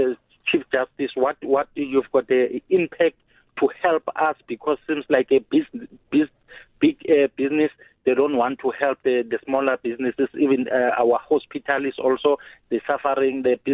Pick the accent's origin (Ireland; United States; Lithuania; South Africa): South Africa; us as a South African